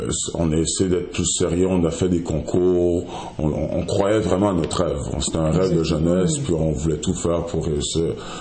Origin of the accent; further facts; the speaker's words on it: Quebec, Canada; born there; Je suis né ici au Québec.